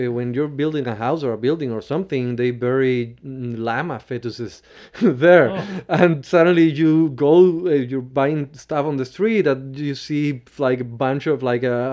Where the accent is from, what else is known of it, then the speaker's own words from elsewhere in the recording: Bolivia; I grew up in Bolivia because my parents, they were diplomats and they were there, and my mom's Bolivian.